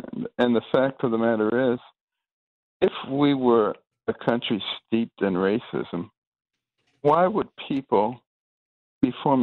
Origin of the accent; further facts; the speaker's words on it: Detroit, Michigan, United States; also born or lived in Boston; You know, I grew up in Detroit and Boston, 50s and 60s.